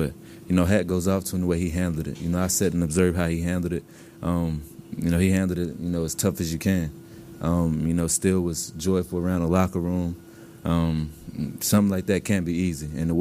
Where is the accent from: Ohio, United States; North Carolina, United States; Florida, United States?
North Carolina, United States; Charlotte; born or raised there